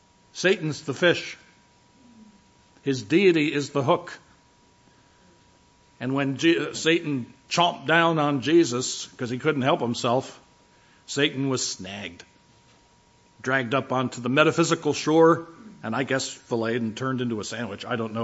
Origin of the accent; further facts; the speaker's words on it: New Jersey, United States; I'm from New Jersey, so I almost said clean the joint up.